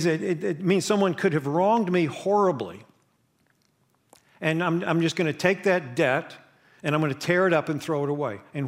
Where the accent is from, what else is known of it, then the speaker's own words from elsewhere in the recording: West Virginia, United States; I'm from West Virginia, and that's one of the things we're famous for.